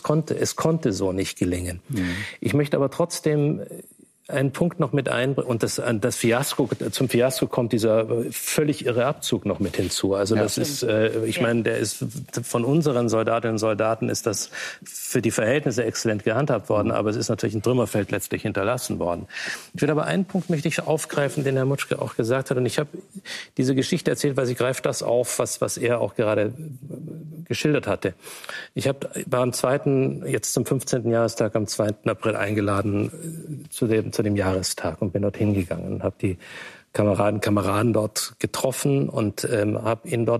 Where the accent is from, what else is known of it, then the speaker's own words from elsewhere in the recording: Afghanistan; Ich bin Afghanin